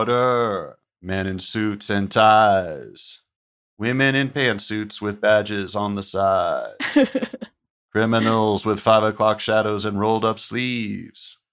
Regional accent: Chapel Hill, North Carolina, United States; it's like a loose homage to the town I grew up in North Carolina, Chapel Hill, which is the UNC town.

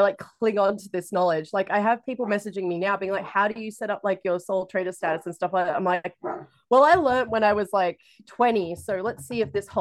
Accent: Australia; because I'm Australian

